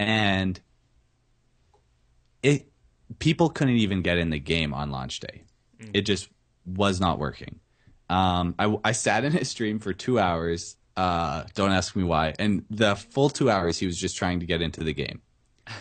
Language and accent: English; Canada; We're all Canadian. Oh yeah, dude, we can all say Z.